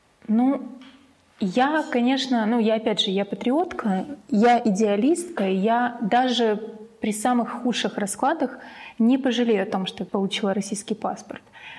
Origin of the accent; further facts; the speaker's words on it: Crimea, Ukraine; Я как крымчанка